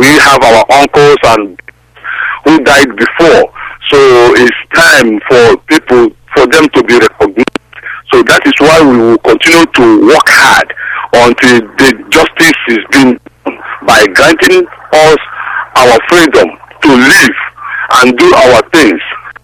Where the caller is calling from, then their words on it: Dublin, Leinster, Ireland; I'm calling from Dublin.